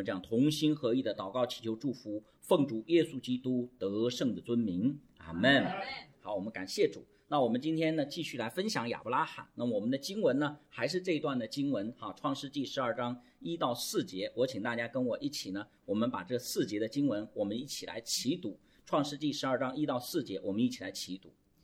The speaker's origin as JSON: {"language": "Chinese", "country": "China", "said": "那么就按我们中国人的说法，就是土已经埋到脖子了"}